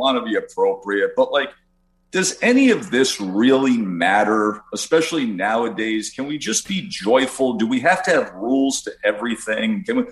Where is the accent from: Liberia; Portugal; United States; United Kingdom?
United States; Schenectady, New York; I grew up in Schenectady in New York. It doesn't take much of a Google search to understand the neighborhood I grew up in and who I grew up around.